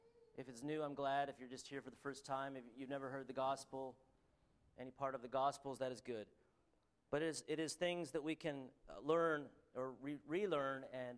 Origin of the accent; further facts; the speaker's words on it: Canada; but I am Canadian and I have an accent, so I hope everyone will be able to understand me.